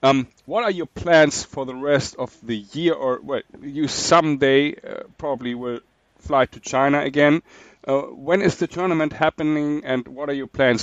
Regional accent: Hamburg, Germany; I'm German, I'm from Hamburg, I'm from the same country and same city where he's from.

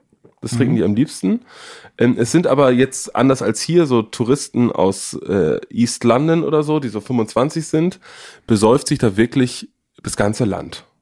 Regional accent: Berlin, Germany; als Berliner

